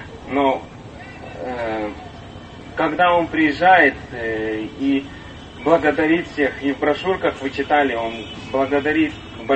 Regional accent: Far East, Russia; now in Moldova; я с Дальнего Востока и живу в Молдове сейчас.

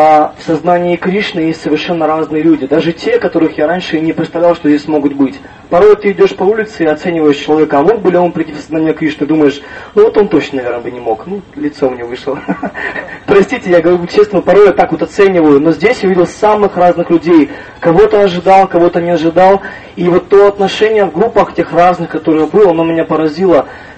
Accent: Russian Far East, Russia; я также с Дальнего Востока, но я никуда не уехал, я все еще там, живу в городе Владивостоке и собираюсь там жить.

